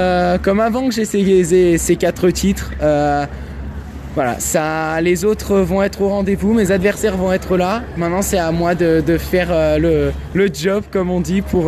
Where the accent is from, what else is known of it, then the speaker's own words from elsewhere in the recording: Provence-Alpes-Côte d'Azur, France; je vais retourner dans le sud de la France, ma région d'origine, dans le Var